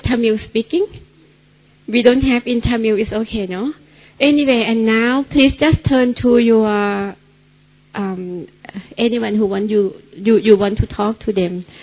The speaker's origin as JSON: {"language": "English", "region": "Bangkok", "country": "Thailand", "said": "I'm from Bangkok, Thailand. I'm coordinating Baba Center over there."}